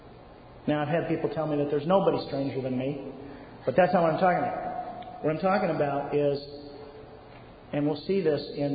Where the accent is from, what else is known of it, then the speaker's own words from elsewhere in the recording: United States; for us as American evangelicals